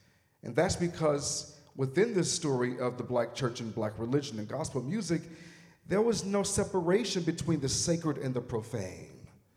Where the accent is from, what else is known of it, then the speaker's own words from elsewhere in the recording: Chicago, Illinois, United States; Well, yeah, I mean, I am from Chicago, right?